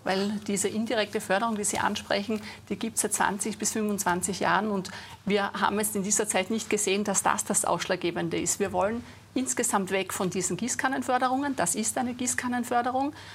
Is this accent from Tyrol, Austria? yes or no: no; Styria, Austria; Ich habe in meinem Heimatbundesland in der Steiermark auch die Reformpartnerschaft damals als Abgeordnete mitbegleitet.